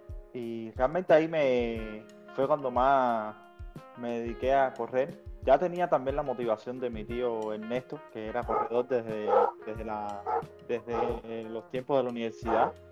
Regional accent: Havana, La Habana, Cuba; moved away as an adult; now in Uruguay; Tengo actualmente 32 años. Soy nacido en La Habana, Centro Habana. Es donde me crié toda mi vida hasta el 2019, que viajo por trabajo a Uruguay, que es donde me encuentro actualmente.

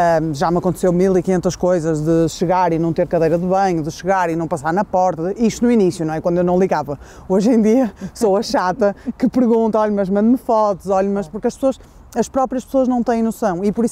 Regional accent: Porto, Portugal; que eu sou do Porto

